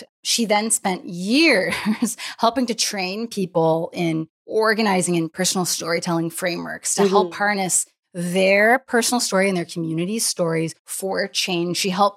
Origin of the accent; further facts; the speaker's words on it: Nova Scotia, Canada; also born or lived in Ottawa / Winnipeg; I've never even lived in Toronto. I lived in Ottawa, and then I moved in Winnipeg, and I grew up in Nova Scotia.